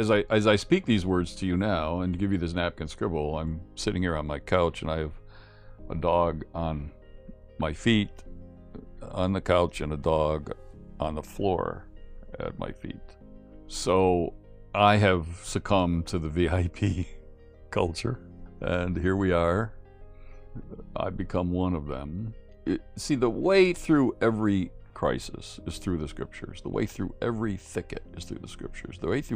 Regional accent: West Virginia, United States; Now, I'm from West Virginia, and in Appalachian culture, a dog is a dog.

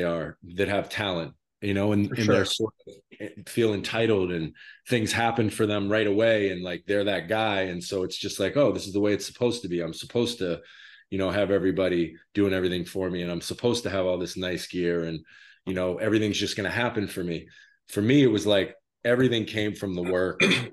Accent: Maine, United States; my dad's from Los Angeles. I grew up in Maine, obviously.

